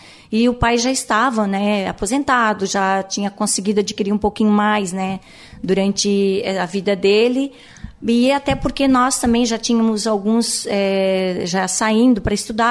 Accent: Urussanga, Santa Catarina, Brazil; Eu nasci, na realidade, e me criei, nasci em Uruçanga, né? Mas a minha infância foi na Santa Rosa, que os meus pais moravam lá.

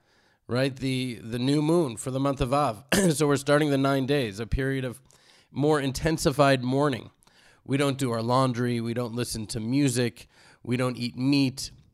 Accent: Houston, Texas, United States; Like, I'm from Houston, Texas. I'm not in love with Houston, Texas.

